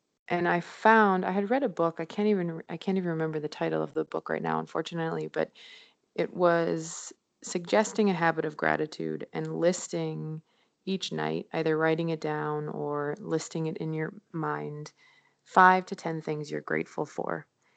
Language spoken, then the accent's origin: English; Chicago, Illinois, United States; now in Los Angeles, United States; I'm from Chicago, Illinois, originally.